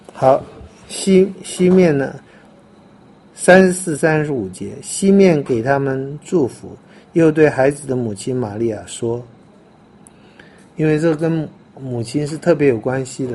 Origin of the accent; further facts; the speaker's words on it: China; 所以我们中国人死前要见一面